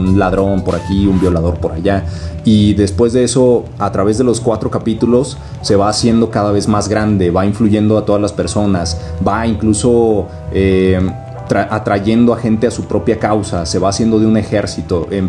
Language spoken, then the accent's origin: Spanish; San Luis Potosí, Mexico; Soy originario de San Luis Potosí.